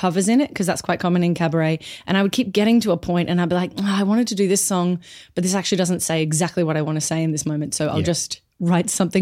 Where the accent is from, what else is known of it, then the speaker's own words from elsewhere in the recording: Brisbane, Queensland, Australia; now in Perth, Australia; I'm from Brisbane mostly.